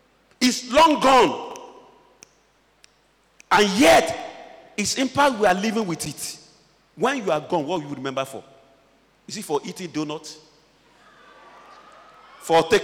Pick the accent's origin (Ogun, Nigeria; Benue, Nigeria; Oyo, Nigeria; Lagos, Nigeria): Oyo, Nigeria; Ibadan; I come from Ibadan land.